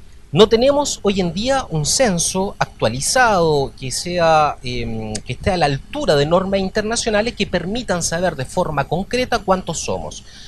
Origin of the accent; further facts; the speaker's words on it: Chile; moved away; hoy en día yo como chileno en el exterior yo no puedo decir cuántos somos